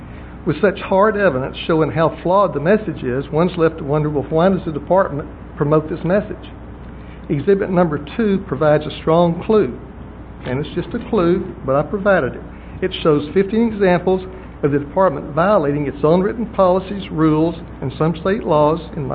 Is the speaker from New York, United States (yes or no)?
no; Tyler, Texas, United States; from Tyler, and I enjoy the Texas outdoors